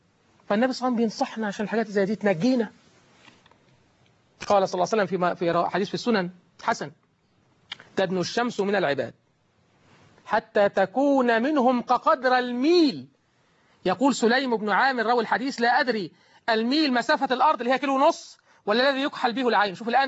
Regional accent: Egypt; وأن يجعل بلدنا مصر بلد أمن وأمان وخير وعدل وإحسان

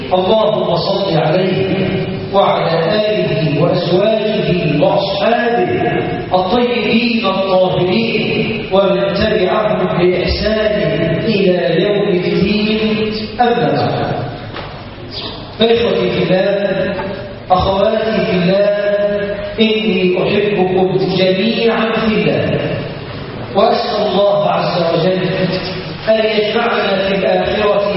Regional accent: Egypt; بلدنا مصر

